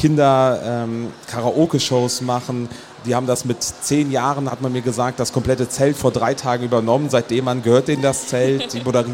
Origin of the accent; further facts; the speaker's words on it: Düren, North Rhine-Westphalia, Germany; also born or lived in Aachen; Aus dem Rheinland, ja, ja. Bei Düren, also geboren in Aachen, in Düren aufgewachsen. Familie kommt seit 1780 aus Köln.